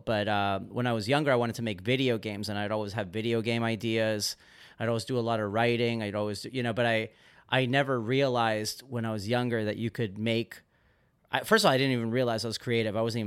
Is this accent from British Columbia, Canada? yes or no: no; Toronto, Ontario, Canada